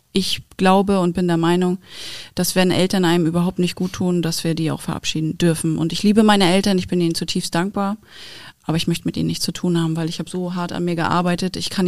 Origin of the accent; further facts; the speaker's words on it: Wismar, Mecklenburg-Vorpommern, Germany; Ich bin fast 20 Mal umgezogen mit meiner Mutter. Ich habe lange in Wismar gewohnt tatsächlich und immer Nordwest-Mecklenburg. Also wir sind sehr oft umgezogen. So. Mhm. Aber ich würde sagen, ich bin ein Mecklenburger Kind.